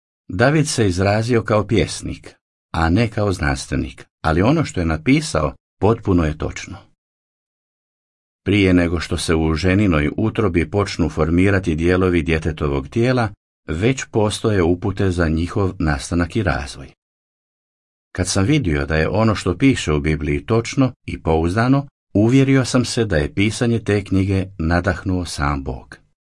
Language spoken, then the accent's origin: Croatian; Taiwan; Rodio sam se 1966. i odrastao sam na Tajvanu. Moji roditelji držali su se vjerskih nazora koji su bili svojevrsna mješavina taoizma i budizma.